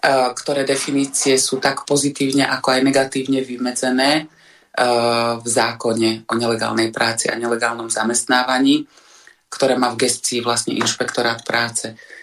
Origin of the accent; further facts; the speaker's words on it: eastern Slovakia, Slovakia; now in Bratislava, Slovakia; ja pochádzam z východného Slovenska a žijem pri Bratislave 20 rokov, viac ako 20 rokov